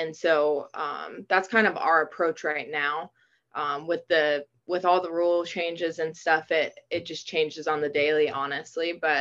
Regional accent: Tuscaloosa, Alabama, United States; Growing up in Tuscaloosa, obviously loved football, but when you play it and you get to experience Friday Night Lights, there's nothing like it.

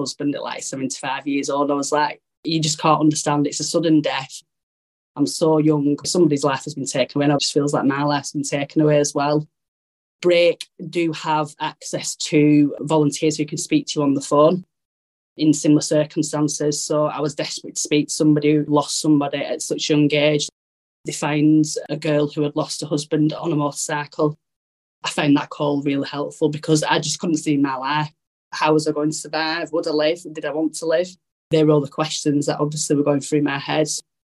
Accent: Burnley, North West England, United Kingdom; I was away from my family. We're from Burnley, so were Andrew's family as well.

